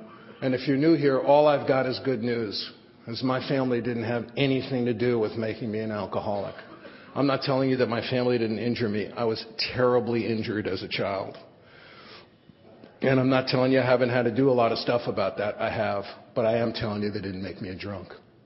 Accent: New York City, New York, United States; born or raised there

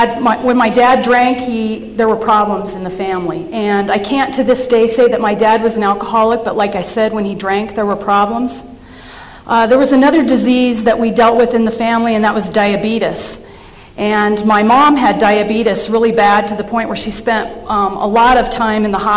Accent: Denver, Colorado, United States; born there; I was born in 1960 in Denver, Colorado.

